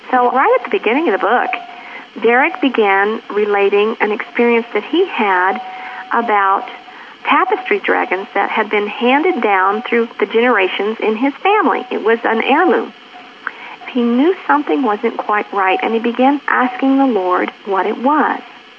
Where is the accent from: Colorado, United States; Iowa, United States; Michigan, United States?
Colorado, United States; Cortez; I'm from Cortez, Colorado.